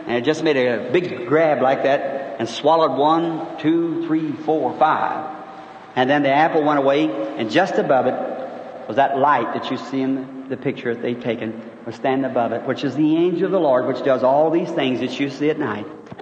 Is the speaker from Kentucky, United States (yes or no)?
yes; Kentucky, United States; born there; And I'll never forget it. I was born in Kentucky.